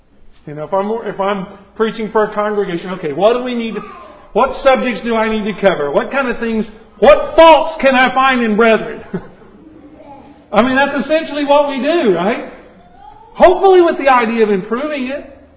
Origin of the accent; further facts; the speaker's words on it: San Antonio, Texas, United States; I grew up in San Antonio.